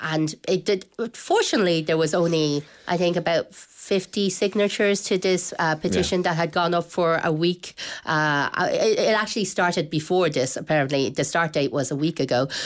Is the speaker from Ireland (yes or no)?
yes; Dublin, Leinster, Ireland; I was born in Rotunda, I was raised in Dublin